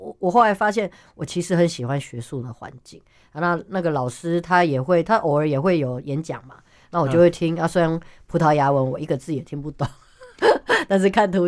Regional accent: Taiwan; 他一开始就看到我知道我是台湾来的

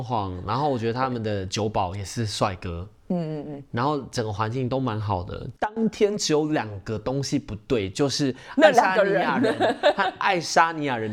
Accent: Taiwan; 他一听到我们声音就知道我们是台湾人

